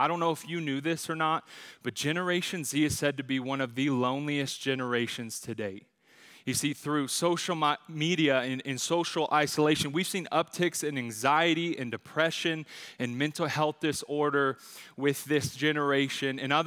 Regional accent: Albuquerque, New Mexico, United States; You know, I grew up right here in Albuquerque. I've spent most of my life here, born and raised here.

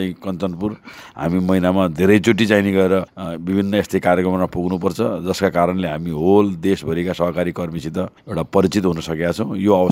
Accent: Butwal, Lumbini Province, Nepal; also born or lived in Palpa; त्यसपछि मेरो बुटवलमा आएर स्कुलिङ लाइफ सुरु भयो। मैले 1 क्लासदेखि नै बुटवलमा पढेँ र बुटवलबाट एसएलसी गरिसकेपछि, अझ त्यसमा एसएलसी गर्ने बेलामा म बिचमा 2 फेरि पाल्पामै भएर जनता माविबाट मैले एसएलसी गरेको हो।

